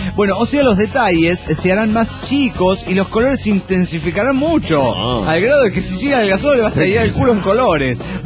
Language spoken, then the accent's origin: Spanish; Mexico; Los únicos que cruzamos la frontera, queridos, somos los mexicanos.